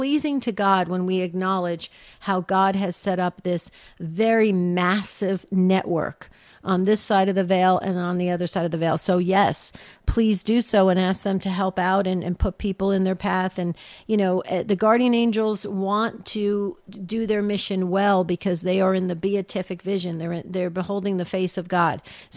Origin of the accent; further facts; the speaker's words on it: New Jersey, United States; also born or lived in Arizona; And all of the friends that I grew up with in New Jersey, and I still am friends with them, and the ones I made in Arizona when I became an adult, it's incredible.